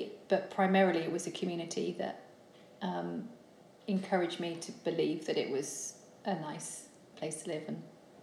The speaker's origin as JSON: {"language": "English", "region": "England", "country": "United Kingdom", "also_born_or_lived": "Australia", "lives_now": "Iceland", "said": "Well, I actually moved from Melbourne. I'm from England, but I lived in Australia for 6 years."}